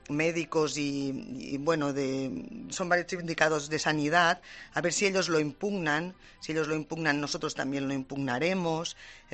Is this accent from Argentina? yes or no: no; Spain; nosotros somos españoles, como hemos dicho muchas veces, estamos en las islas